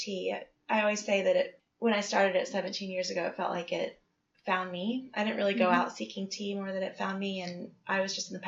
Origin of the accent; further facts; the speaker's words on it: Nashville, Tennessee, United States; also born or lived in Alaska; I was from Nashville and then went to college on the East Coast and ended up getting the travel bug